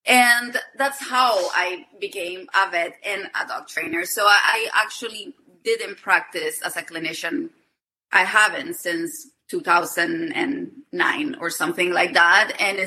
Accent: Chile; English is a second language; So I am originally from Chile. That's why the accent.

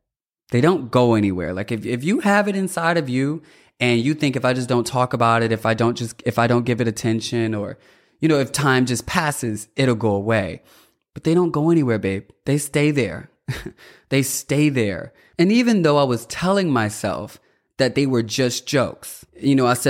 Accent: Virginia, United States; I was raised in Southern Virginia, Portsmouth, Virginia Beach, Chesapeake.

